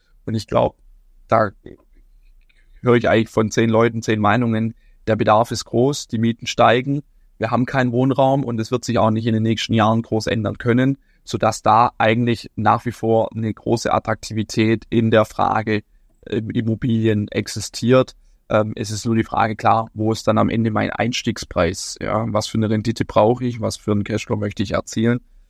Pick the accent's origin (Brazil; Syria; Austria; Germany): Germany; Ludwigsburg, Baden-Württemberg; ich bin in Ludwigsburg geboren. Ich liebe Ludwigsburg. Das ist meine Heimatstadt. Ich lebe dort auch, weil ich sag, Stuttgart hat viele Vorteile, aber auch, ja, vielleicht die ein oder anderen Nachteile von einer Großstadt, die es gibt.